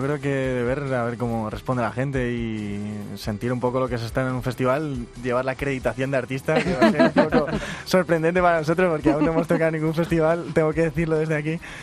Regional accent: Toledo, Castilla-La Mancha, Spain; now in Madrid, Spain; Somos de Toledo, pero formados aquí. Al final la banda es de aquí, de Madrid.

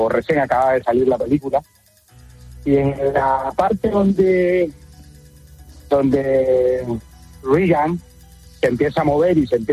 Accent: Honduras; moved away; yo vivo en Cartagena ahora mismo, pero soy hondureño, soy de nacionalidad de Dios, viví en Honduras.

